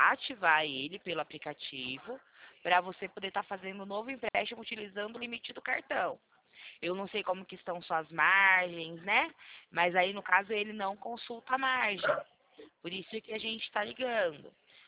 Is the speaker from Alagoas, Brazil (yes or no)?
no; Limeira, São Paulo, Brazil; sou do estado de São Paulo. Interior do estado de São